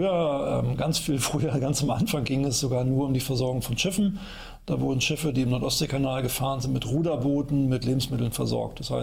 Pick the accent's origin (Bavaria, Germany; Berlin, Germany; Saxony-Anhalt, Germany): Berlin, Germany; Ich komme aus Berlin, aus West-Berlin, bin da groß geworden in einem sogenannten Arbeiterhaushalt. Mein Vater war Bohrwerksdreher bei Siemens, also ein Arbeiter, Schichtgänger